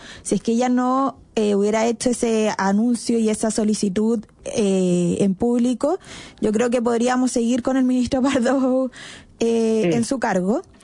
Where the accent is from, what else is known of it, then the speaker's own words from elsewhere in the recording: Chile; como cualquier chileno ya se da cuenta que la pega no se está haciendo